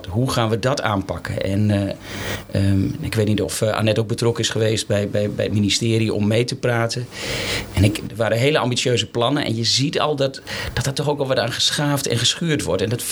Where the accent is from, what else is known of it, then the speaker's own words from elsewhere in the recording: northern Netherlands, Netherlands; je hoort aan mijn accent, ik kom weer uit het noorden